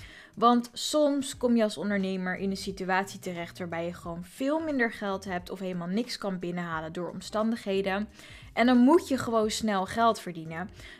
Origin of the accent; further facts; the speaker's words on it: Voorburg, South Holland, Netherlands; geboren op 7 augustus 1988, geboren en getogen in Voorburg.